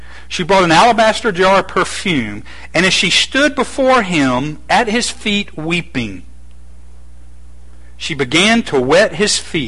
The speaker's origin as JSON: {"language": "English", "region": "Southern United States", "country": "United States", "said": "as a male, as an American, as a Southern boy, I would battle with embarrassment."}